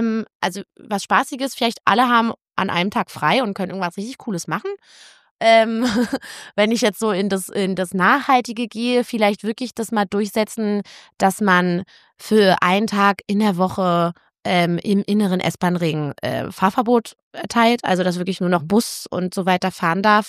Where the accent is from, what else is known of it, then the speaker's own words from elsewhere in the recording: Berlin, Germany; Für mich als Berlinerin war das erstmal ein Kulturschock